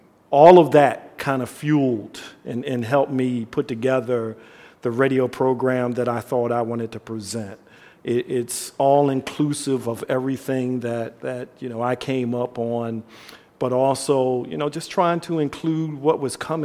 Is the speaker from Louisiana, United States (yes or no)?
no; Philadelphia, Pennsylvania, United States; And growing up in Philadelphia as a young child, hearing Georgie Woods and WDAS, and you know the trajectory that they were on.